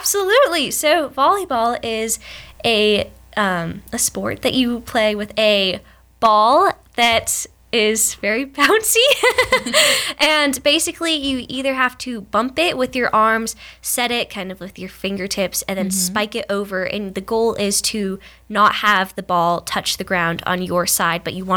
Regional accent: Jasper, Tennessee, United States; Hey y'all … I am a senior and I'm from Jasper, Tennessee.

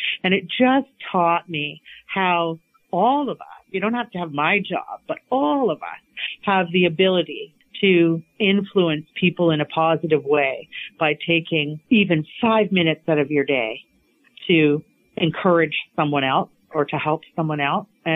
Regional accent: Port Rowan, Ontario, Canada; I was born and raised in Norfolk County. I grew up Lakeshore, just outside of Port Rowan, so on a farm there, and married a local boy.

